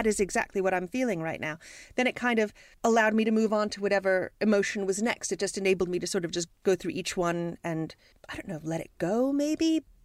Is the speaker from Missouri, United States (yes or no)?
no; New Jersey, United States; I remember being in my hometown library in New Jersey and reading all the serial killer books and finding them very interesting.